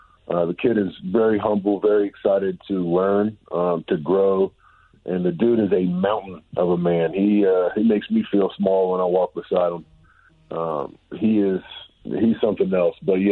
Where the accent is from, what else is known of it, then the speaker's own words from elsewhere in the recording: Lynchburg, Virginia, United States; I'm from Lynchburg, Virginia. That's my primary.